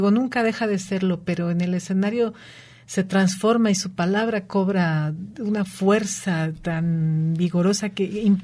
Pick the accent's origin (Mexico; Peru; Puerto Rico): Mexico; nuestra identidad como mexicanos